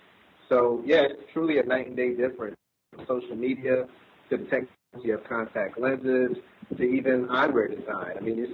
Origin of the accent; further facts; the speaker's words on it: Raleigh, North Carolina, United States; So I grew up in the tribal area, Raleigh, Durham, North Carolina.